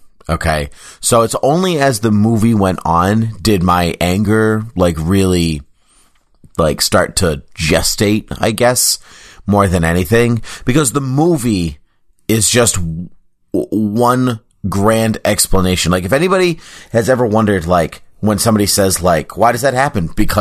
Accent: United States; I am drinking Sankaty Light Lager from the Cisco Brewers over on Nantucket because I'm American.

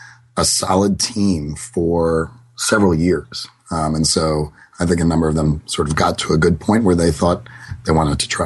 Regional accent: New York City, New York, United States; now in Bethesda, United States; I am from the New York City area originally.

